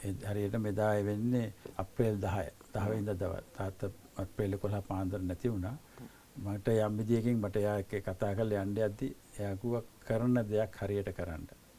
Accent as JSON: {"language": "Sinhala", "town": "Negombo", "region": "Western Province", "country": "Sri Lanka", "tie": "born or raised there", "also_born_or_lived": "United States", "moved": "as an adult", "said": "මම බම්පලාතේ හැදුනේ මීගමුව ගම ජයාල දෙහිගාත මීගමුවේ උසස් පෙළ කරේ."}